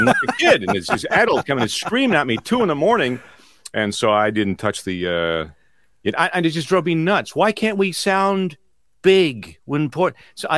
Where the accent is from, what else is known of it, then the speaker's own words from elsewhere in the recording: Buffalo, New York, United States; So I grew up on Buffalo television.